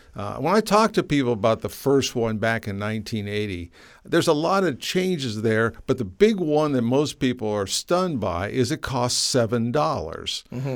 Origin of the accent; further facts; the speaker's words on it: Columbus, Ohio, United States; Well, basically, I'm from Columbus, Ohio, mm-hmm. So it's my hometown race.